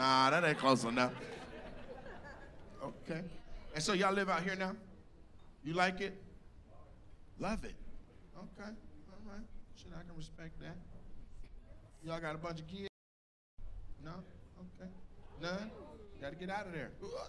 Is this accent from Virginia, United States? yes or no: no; Washington, United States; I'm from Washington State. I pay attention.